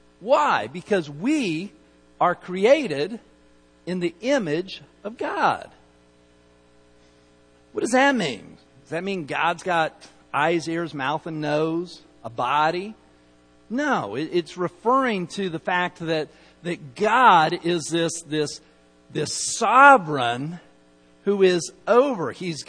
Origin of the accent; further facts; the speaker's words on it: Utah, United States; now in Texas; I grew up in Utah. I grew up in Utah, okay? I never knew I had an accent.